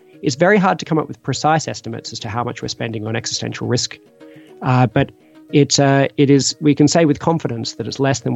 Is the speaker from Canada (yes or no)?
no; Australia; I'm originally from Australia and have a background in science as well as philosophy